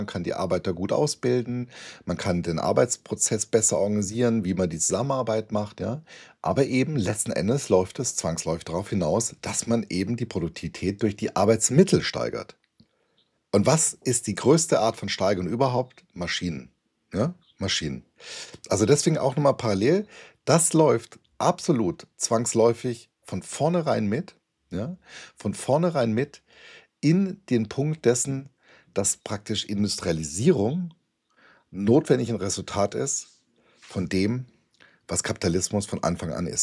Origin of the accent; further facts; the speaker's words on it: Baden-Württemberg, Germany; now in Dresden, Germany; Also ich komme ja ursprünglich aus Schwaben, lebe jetzt in Dresden, wir sind ja beides Ostdeutsche, ja, jetzt geworden, Wahlsachsen